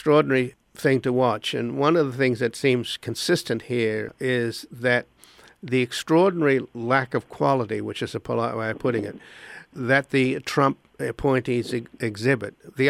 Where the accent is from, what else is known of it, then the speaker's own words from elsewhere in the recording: Australia; Being Australian myself, I understand that.